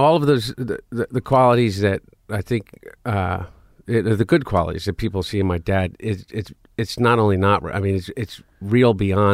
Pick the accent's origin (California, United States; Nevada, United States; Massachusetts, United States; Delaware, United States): Delaware, United States; we grew up in Delaware.